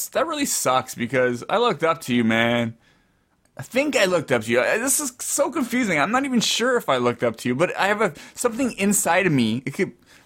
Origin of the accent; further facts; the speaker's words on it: California, United States; now in Fresno, United States; Like when I grew up in the Bay Area, I grew up around Great America. We were able to go within 2 miles.